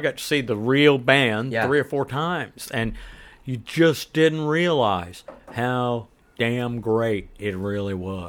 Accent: Southern US, United States; You know, hell, I'm from the South.

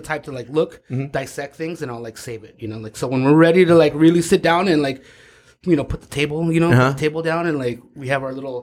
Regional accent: San Diego, California, United States; I'm from like Otay. Like

